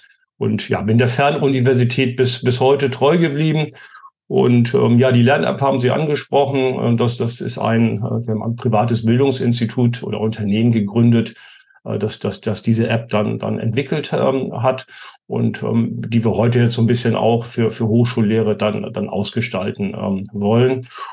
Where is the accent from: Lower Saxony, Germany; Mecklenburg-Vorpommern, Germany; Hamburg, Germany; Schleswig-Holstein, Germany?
Schleswig-Holstein, Germany; Kiel; born there; ich bin Nordlicht. Ich weiß nicht, ob man das noch hört. Ich bin in Kiel geboren und habe dort an der Christian-Albrechts-Universität Betriebswirtschaftslehre studiert